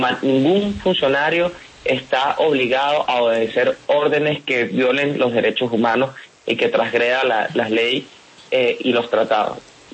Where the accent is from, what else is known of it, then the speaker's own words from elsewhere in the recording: San Cristóbal, Táchira, Venezuela; born there; Yo nací en la frontera colombo-venezolana. Yo soy nacido en San Cristóbal, estado Táchira.